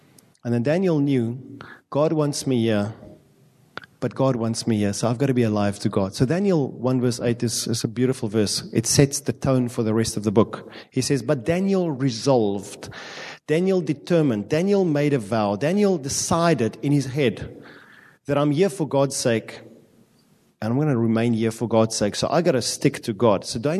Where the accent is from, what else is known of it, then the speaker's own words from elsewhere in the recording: South Africa; I'm South African.